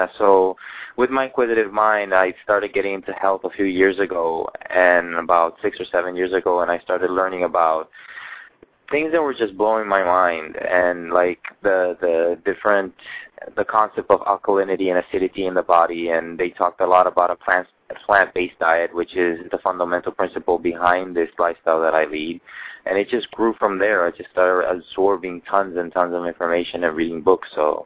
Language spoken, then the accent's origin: English; Cartagena, Bolívar, Colombia; now in Miami, United States; Well, I'm from Colombia, from Cartagena, born and raised